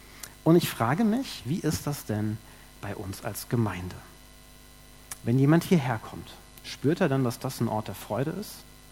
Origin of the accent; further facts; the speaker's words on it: Kenya; ich kann meine Vergangenheit nicht verleugnen, ich bin in Kenia aufgewachsen, mir war sofort dieser Kontrast vor Augen.